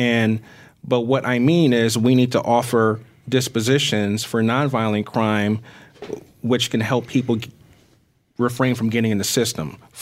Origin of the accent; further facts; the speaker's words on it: Peoria, Illinois, United States; It's different than when I grew up in Peoria, when I had two parents, you know, working two jobs.